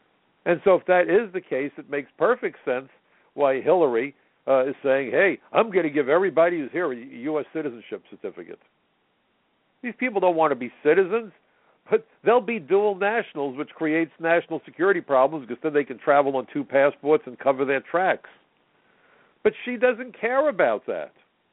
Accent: New York City, New York, United States; I'm a Democrat. I'm a New Yorker. I tend to be liberal on many issues

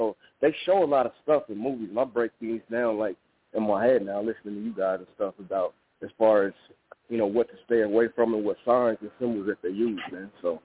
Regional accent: Colorado Springs, Colorado, United States; I'm from Colorado Springs, Colorado.

